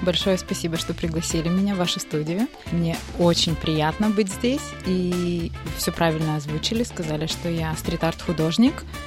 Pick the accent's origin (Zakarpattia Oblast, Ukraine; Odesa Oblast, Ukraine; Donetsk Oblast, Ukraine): Odesa Oblast, Ukraine; Odesa; also born or lived in China; now in Australia; я приехала из Одессы, но не совсем из Одессы. Я сначала уехала в Китай, провела некоторое время в Китае